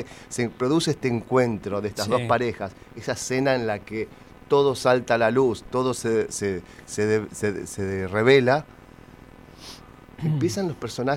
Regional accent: Rosario, Santa Fe, Argentina; moved away; yo me fui hace 25 años de Rosario.

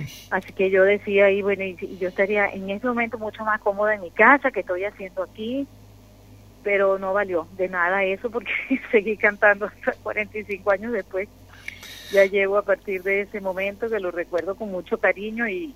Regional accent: Caracas, Capital District, Venezuela; moved away as an adult; Bueno, ya yo tengo mes y medio que salí de Caracas, pero sigue, la situación se sigue acentuando por las noticias que me llegan directamente.

